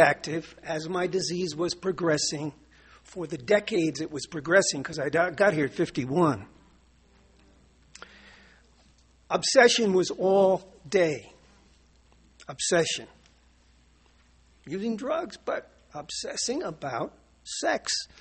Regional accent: New York City, New York, United States; I'm from New York City, and it's an honor and a privilege to be invited down to Ocean City, Maryland

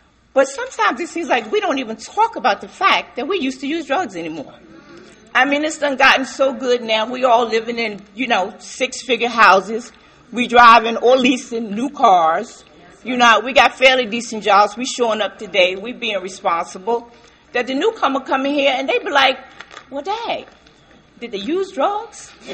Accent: New Jersey, United States; So I'm from the Burlington County area of New Jersey.

